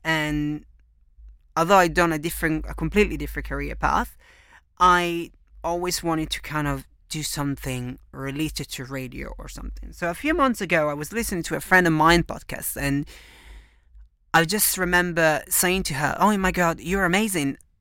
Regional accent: Venice, Veneto, Italy; born there; English is a second language; moved away as an adult; I am 26 years old. I was born in Italy, precisely in Venice, one of the most romantic cities in the world.

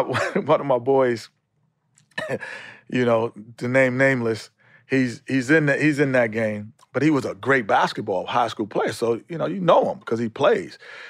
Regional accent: New York City, New York, United States; Growing up in New York City.

